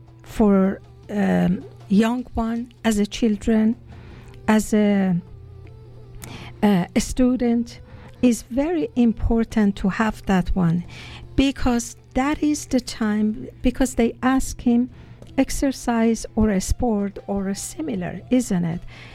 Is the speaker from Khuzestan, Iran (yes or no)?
no; Tehran, Tehran Province, Iran; English is a second language; now in Canada; my name is Arabic, even though I'm born and raised in Persia, in Tehran, capital city. But I live in Canada for a very long time as citizen of this blessed land, this country, Canada.